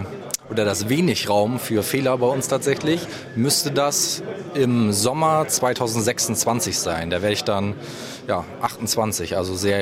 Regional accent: Oldenburg, Lower Saxony, Germany; now in Scharbeutz, Germany; ich komme gebürtig aus Oldenburg, derzeitig wohnhaft in Scharbeutz. Ich habe hier in Warnemünde mein Patent gemacht

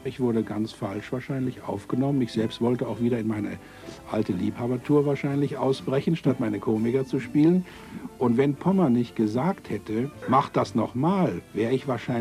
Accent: Essen, North Rhine-Westphalia, Germany; also born or lived in Wanne; Ich bin in Essen aufgewachsen und dort im Hotel herumgelaufen als kleines Kind. Später in Wanne, in der Bahnhofswirtschaft.

